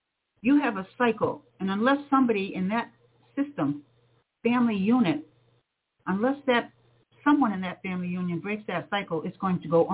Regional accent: United States; wanting to follow me because I'm from America, I want to show them the decent part.

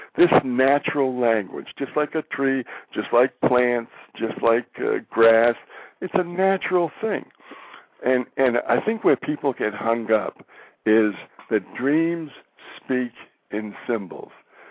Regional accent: Boston, Massachusetts, United States; born there; moved away as an adult; now in California, United States; I was born in Boston, and my wife and I served in the Army for a couple of years.

